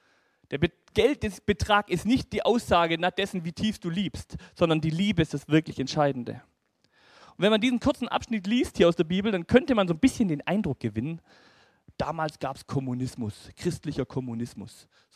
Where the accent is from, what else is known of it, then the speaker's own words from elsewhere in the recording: Baden-Württemberg, Germany; für mich als Schwabe ein bisschen tragisch